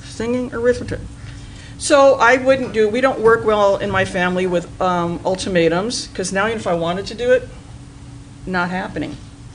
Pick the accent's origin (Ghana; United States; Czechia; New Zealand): United States; San Diego, California; And I grew up in San Diego. There wasn't even a flag there. You'd think of all places, San Diego. Big military town, there'd be that.